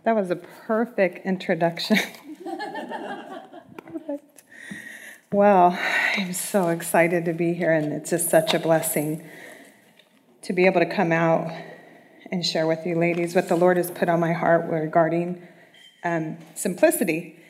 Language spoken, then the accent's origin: English; Moreno Valley, California, United States; because I come from Moreno Valley. I go to Calvary Chapel, Moreno Valley, and we've been fellowshipping there for about 11 years, and we love it.